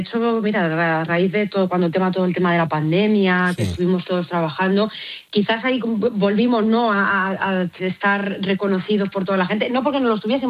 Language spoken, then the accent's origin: Spanish; Castilla-La Mancha, Spain; yo soy toledana, la provincia de Toledo, pues bueno, hay pueblos pequeñitos, pero no vamos muy mal.